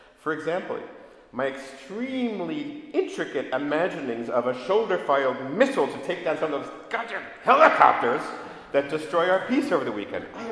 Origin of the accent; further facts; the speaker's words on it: Brooklyn, New York, United States; I grew up in Brooklyn, for crying out loud.